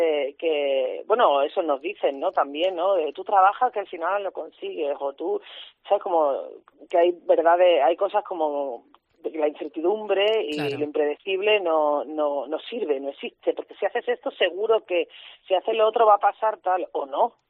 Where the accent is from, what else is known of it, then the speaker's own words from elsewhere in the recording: Andalusia, Spain; Sí, somos todos andaluces.